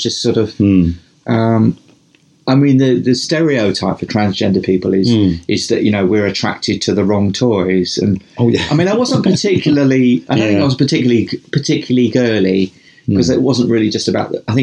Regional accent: Upminster, England, United Kingdom; also born or lived in East London; So I was born in 1958 in Upminster in Essex.

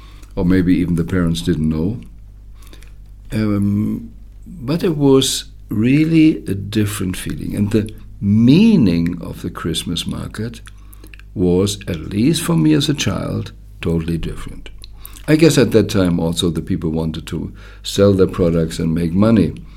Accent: Germany; I grew up in Germany, so it was always on the 24th in the evening.

